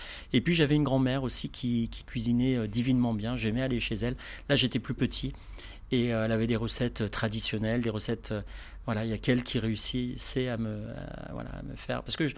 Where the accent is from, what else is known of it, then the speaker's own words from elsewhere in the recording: Rouen, Normandy, France; Je suis originaire de Rouen.